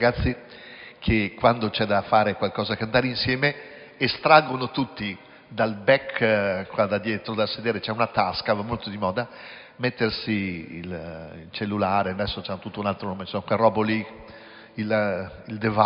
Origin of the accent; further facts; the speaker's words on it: Piacenza, Emilia-Romagna, Italy; Io mi ricordo quando ero bambino a Piacenza tutti pigiavano, cioè in cantina tutti facevano il vino, no?